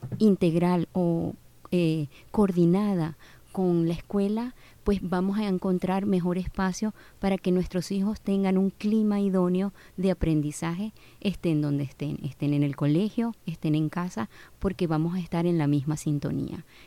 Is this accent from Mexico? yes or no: no; Venezuela; now in Barranquilla, Colombia; sí, efectivamente soy venezolana, viviendo en Barranquilla, Colombia, hace 16 años